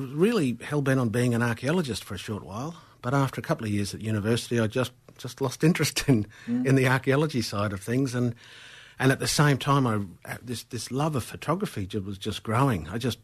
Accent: Southport, Australia; Born in Southport and grew up in Southport.

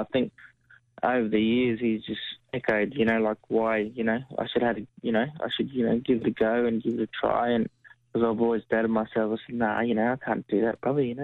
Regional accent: Alice Springs, Northern Territory, Australia; growing up in Alice and the Spring thing, I think, you know, you're just happy enough to run around with your cousins

